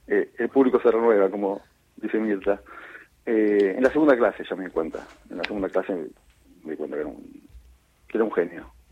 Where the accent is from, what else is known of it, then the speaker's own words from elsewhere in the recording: Mar del Plata, Buenos Aires Province, Argentina; yo soy de Mar del Plata